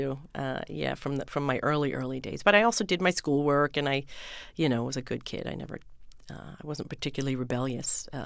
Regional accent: West Islip, New York, United States; Well, I grew up on the South Shore originally, down in West Islip.

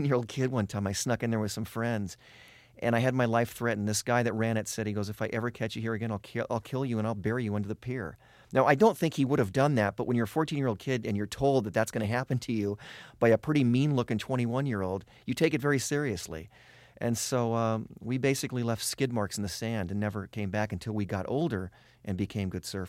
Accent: Los Angeles, California, United States; born or raised there

